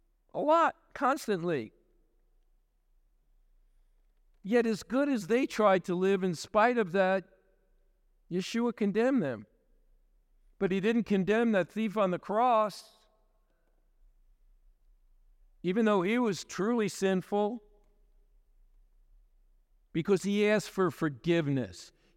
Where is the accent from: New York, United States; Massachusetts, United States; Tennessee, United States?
New York, United States; now in Denver, United States; back to my hometown in New York